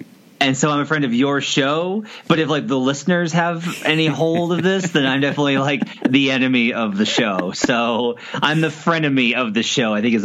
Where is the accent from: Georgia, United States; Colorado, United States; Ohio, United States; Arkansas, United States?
Arkansas, United States; I didn't have a team to watch because I grew up in Northwest Arkansas.